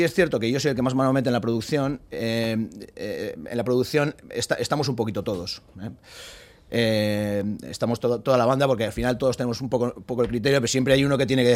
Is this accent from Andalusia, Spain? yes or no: no; Portugalete, Basque Country, Spain; now in Getxo, Spain; Yo soy de Portu y bueno, lo que pasa es que llevo muchos años viviendo en Guecho